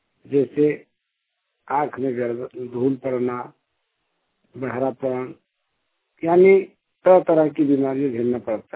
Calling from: Upper Ghat, Jharkhand, India; ऊपर घाट से बोल रहा हूँ।

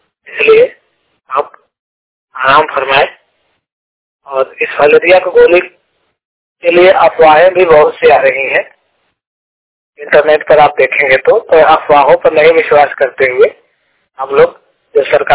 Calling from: Uttar Pradesh, India; जिला मिर्जापुर उत्तर प्रदेश से बात कर रहा हूँ।

